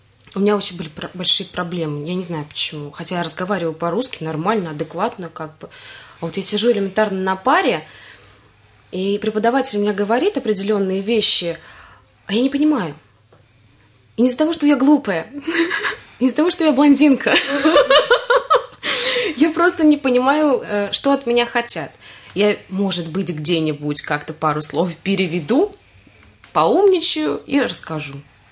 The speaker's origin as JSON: {"language": "Russian", "country": "Latvia", "said": "я латышка, как ни крути, хоть и русскоговорящая."}